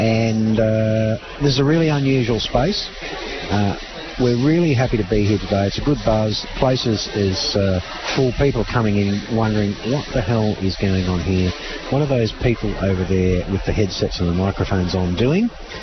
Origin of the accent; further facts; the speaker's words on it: Melbourne, Victoria, Australia; Look, I'm from Melbourne, and you know you'll love Melbourne